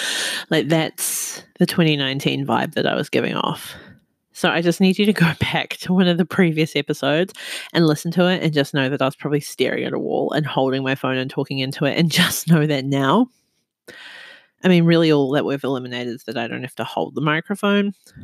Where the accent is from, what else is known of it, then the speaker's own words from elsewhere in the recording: New Zealand; now in Australia; So again, I'm … This is a 3 AM podcast, and I am from New Zealand, but I'm living in Australia, and I live in an apartment